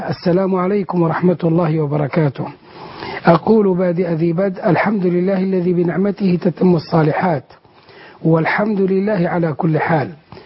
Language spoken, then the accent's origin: Arabic; Egypt; نحن كشعب مصري